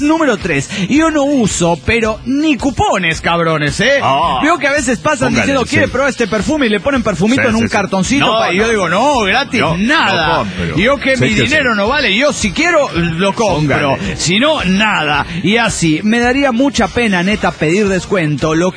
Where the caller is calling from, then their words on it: Chetumal, Quintana Roo, Mexico; fui a la feria aquí en Chetumal con el fulano que en ese entonces era mi novio